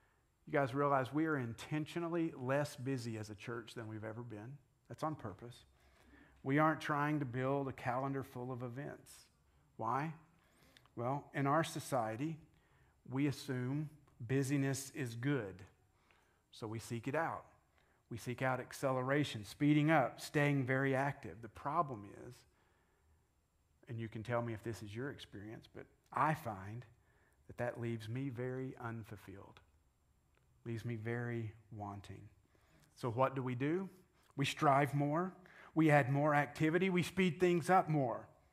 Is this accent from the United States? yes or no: yes; the South, United States; You gotta love Mamaw, that means we're from the South.